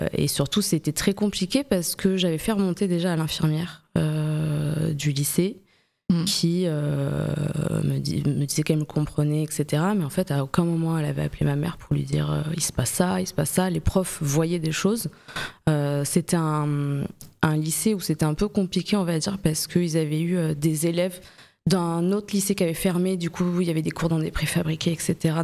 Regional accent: Avignon, Provence-Alpes-Côte d'Azur, France; also born or lived in Arles; J'ai grandi à Avignon, je suis née à Arles. J'ai fait mon primaire, collège, lycée à Avignon. Mm. Et ensuite, je suis montée à Paris.

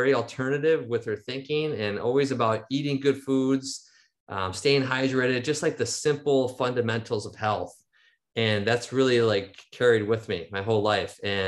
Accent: Angola, New York, United States; born and raised in Angola, New York, south of Buffalo, small town USA.

